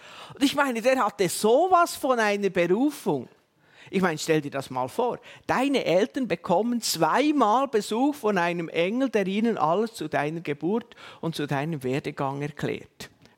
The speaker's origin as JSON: {"language": "German", "country": "Switzerland", "said": "Und bis heute sind wir doch als Schweizer ein Stück weit so."}